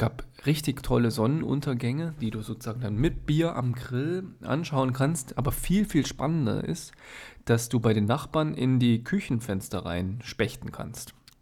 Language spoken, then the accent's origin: German; Thuringia, Germany; wir sind ja ursprünglich Thüringer, ja.